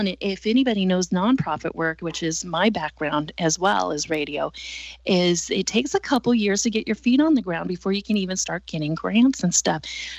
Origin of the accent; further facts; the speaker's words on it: Oregon, United States; moved away as an adult; also born or lived in South Dakota; but I was raised in Oregon, went to high school at Sprague, and then I went to work at Mount Rushmore for the summer of 1989, and I lived in South Dakota for 28 years.